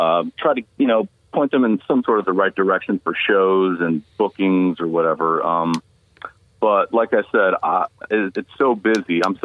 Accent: Chicago, Illinois, United States; I'm from Chicago, and I've never heard of you.

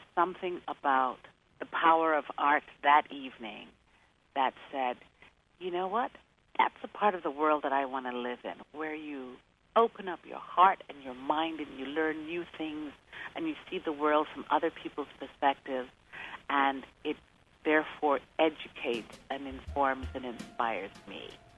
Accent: England, United Kingdom; now in United States; I grew up in England.

